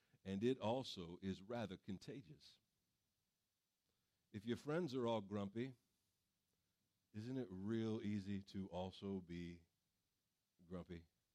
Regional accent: West Virginia, United States; I'm from West Virginia. I have to prove to people I can count and do multiplication.

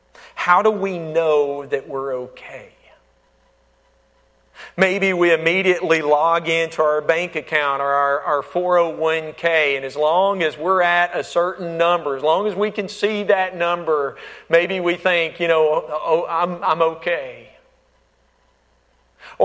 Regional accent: Alabama, United States; now in Florida, United States; I was actually born and raised in Alabama, but now I'm living in Florida.

